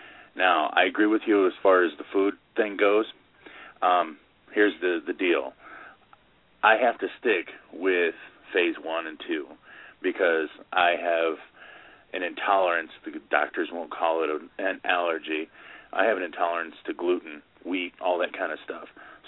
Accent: Michigan, United States; Michigan.

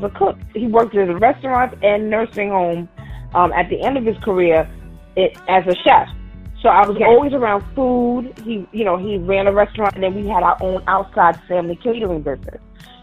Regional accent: Brooklyn, New York, United States; also born or lived in East Flatbush; child of a Caribbean heritage mixed with Southern heritage, it gave me great grounding. So young woman growing up in East Flatbush, Brooklyn, going to James Madison High School

